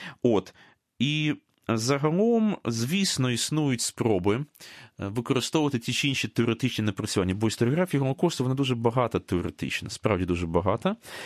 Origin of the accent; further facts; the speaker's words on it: Dnipro, Dnipropetrovsk Oblast, Ukraine; і в моєму рідному Дніпрі, в колишньому ботанічному саду